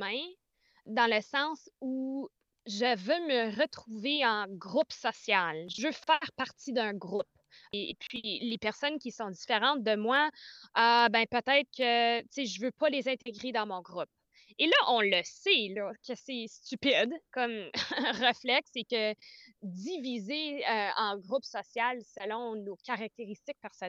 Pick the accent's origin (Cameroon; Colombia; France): Colombia; accent: Franco-Colombian; je vais, tu sais, drum up un peu mon accent franco-colombien pour vraiment l'agacer